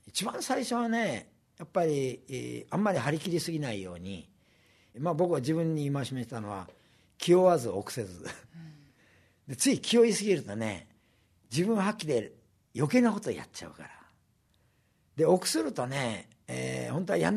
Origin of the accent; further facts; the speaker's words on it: Kyushu, Japan; 僕は九州の出身だったんでこんなうまいものがあんのかという感じで